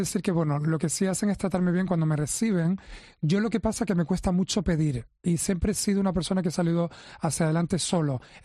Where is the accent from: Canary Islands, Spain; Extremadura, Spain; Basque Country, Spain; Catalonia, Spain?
Canary Islands, Spain